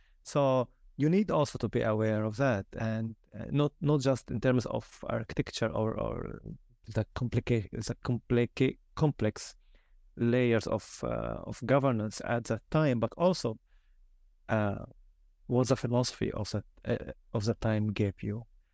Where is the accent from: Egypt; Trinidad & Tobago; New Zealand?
Egypt; first language Arabic; English is a second language; now in United States; I'm Egyptian. Arabic is my mother tongue. I study in the U.S. and Spanish is my third language.